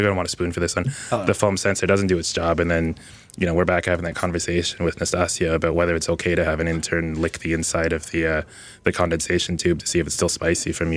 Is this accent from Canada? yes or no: yes; Toronto, Ontario, Canada; No, I'm from Toronto proper.